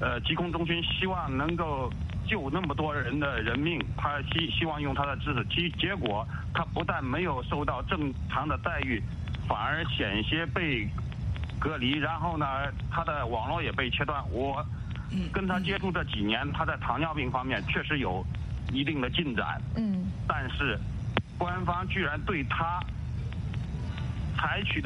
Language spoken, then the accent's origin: Chinese; Jiangsu, China; 我是江苏的